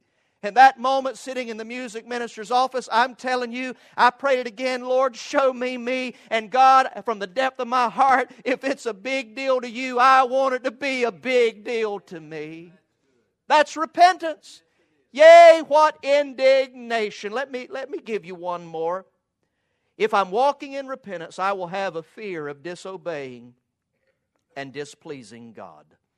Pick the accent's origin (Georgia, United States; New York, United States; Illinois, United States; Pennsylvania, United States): Georgia, United States; Valdosta; Many of you know that I grew up here in Valdosta, and I graduated from Lowndes High School and then was the last graduating class of Valdosta State College.